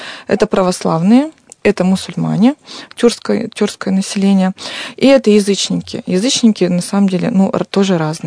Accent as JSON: {"language": "Russian", "region": "Urals", "country": "Russia", "said": "я всех допытываю, а кто же мы такие уральцы?"}